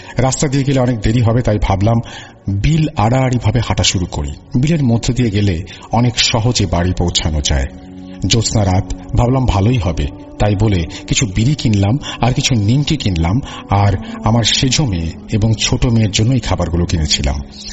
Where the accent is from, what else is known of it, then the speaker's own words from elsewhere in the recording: Rupganj, Khulna Division, Bangladesh; আমার বাড়ি নড়াইল জেলার রূপগঞ্জ গ্রামে।